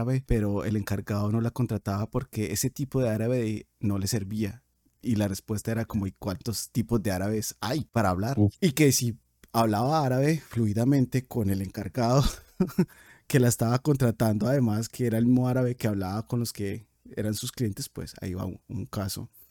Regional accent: Colombia; Cuando te encuentras, por ejemplo, que me pasó en Alemania, que me decían, ah, como eres colombiano

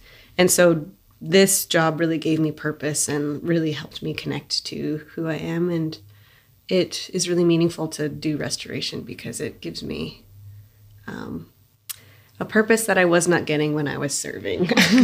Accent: British Columbia, Canada; I'm from Husanich, from the Sycam village.

